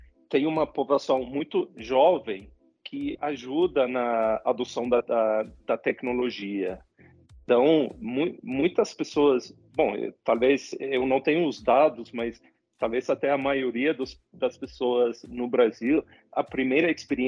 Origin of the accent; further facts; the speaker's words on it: Sweden; Portuguese is a second language; Eu sou sueco